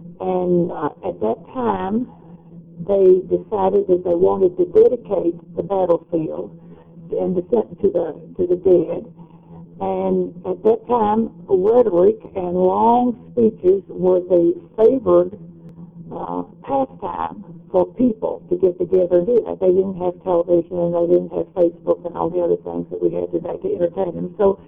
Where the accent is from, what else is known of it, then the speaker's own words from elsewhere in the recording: Glasgow, Scotland, United Kingdom; I'm from Glasgow, and Glasgow might be a little bit larger